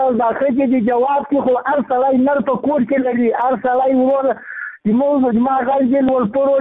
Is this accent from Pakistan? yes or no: no; Ghazni, Afghanistan; زه د غزنی دی ولایت کې مرکز دی ولسوالۍ هم نوم یې آغا محمد ده